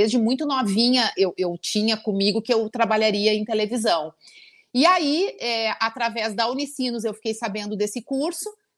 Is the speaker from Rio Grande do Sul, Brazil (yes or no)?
yes; São Leopoldo, Rio Grande do Sul, Brazil; also born or lived in Porto Alegre; A gente viveu um tempo em Porto Alegre. E depois eu vivi toda a minha infância e adolescência em São Leopoldo. Me considero bem capilé, assim, porque cresci lá, estudei lá e tal.